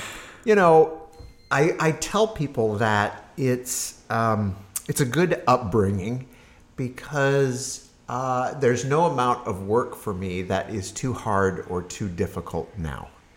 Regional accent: Harvard, Nebraska, United States; also born or lived in Hastings; Yeah, I was born in Hastings, Nebraska. Grew up in a small town called Harvard, Nebraska. So same as the university.

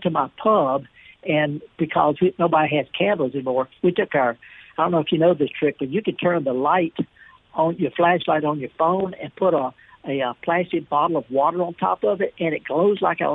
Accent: North West England, United Kingdom; I'm from Lancashire. That's right, northern England.

